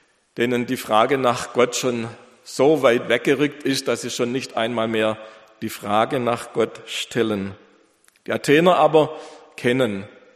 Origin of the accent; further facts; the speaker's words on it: Mössingen, Baden-Württemberg, Germany; Unten, da wo ich herkomme aus Mössingen, da blüht schon die Kirschbäume